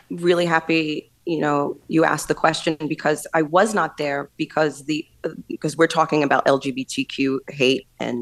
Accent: Staten Island, New York, United States; I grew up in Snug Harbor, taking art lessons from the time I was young. So I was 8 years old until I got into LaGuardia Music and Art. So all of these institutions, because I'm born and raised here

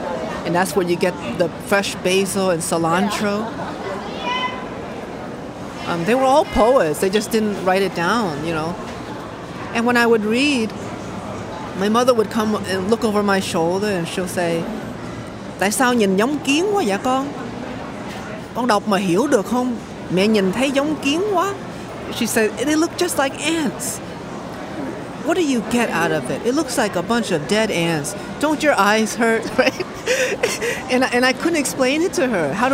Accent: Hartford, Connecticut, United States; I immigrated in 1990. I was 2 years old. And this space reminds me of my childhood, growing up in Hartford, Connecticut, living in a one-room, one-bedroom apartment with 7 of my family members who initially immigrated with me

